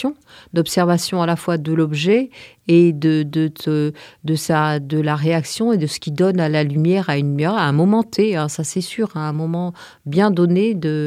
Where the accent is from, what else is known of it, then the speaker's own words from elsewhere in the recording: Paris, Île-de-France, France; moved away; parce que je suis parisienne. Il y a 5 ans que j'ai quitté la région parisienne. J'ai passé 2 ans dans le Vaucluse et puis le hasard m'a amenée dans le Diwa depuis 3 ans.